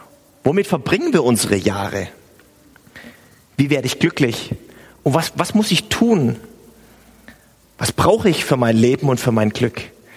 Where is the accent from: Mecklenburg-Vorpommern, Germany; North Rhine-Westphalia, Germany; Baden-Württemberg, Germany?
Baden-Württemberg, Germany; Stuttgart; Ich bin in Stuttgart aufgewachsen und da gibt es das Cannstatter Volksfest.